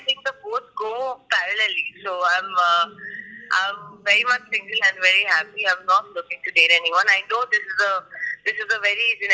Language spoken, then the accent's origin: English; Pune, Maharashtra, India; born there; now in Mumbai, India; I've been raised all over India because my dad was in the army, right? So I've technically not lived in any city for more than a year, but I was born in Pune.